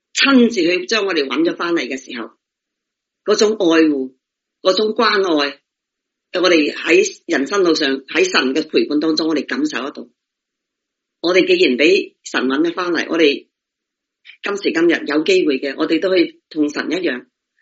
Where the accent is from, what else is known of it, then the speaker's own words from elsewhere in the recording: China; 我哋中国人八有九都系拜偶像系咪？